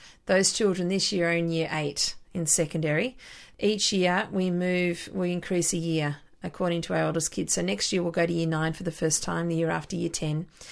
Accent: Armidale, New South Wales, Australia; we organised a group of volunteers from my hometown of Armidale

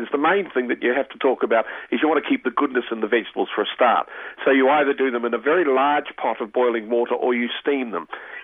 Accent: New Zealand; Just because I'm a New Zealander.

